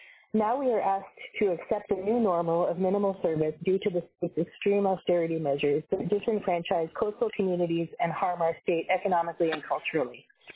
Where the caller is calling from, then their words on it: Haines, Alaska, United States; I'm phoning in from Haynes.